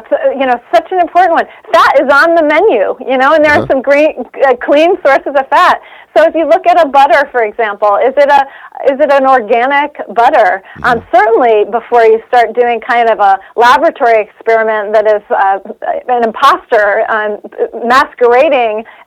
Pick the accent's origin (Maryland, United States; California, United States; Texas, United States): California, United States; San Diego; now in New York City, United States; I'm currently in New York City, but I'm from San Diego.